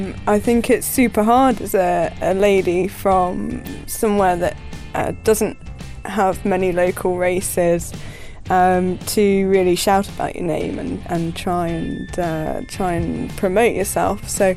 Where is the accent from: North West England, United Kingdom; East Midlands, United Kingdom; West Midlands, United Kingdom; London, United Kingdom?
East Midlands, United Kingdom; Newark; I am 21 and I am from Newark, Nottinghamshire.